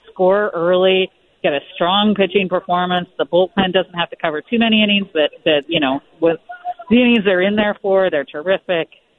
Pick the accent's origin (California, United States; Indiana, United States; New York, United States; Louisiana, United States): California, United States; Alameda; also born or lived in Monterey; when I was a kid, you know, I grew up in Alameda and then Monterey, reading the Chronicle, of course.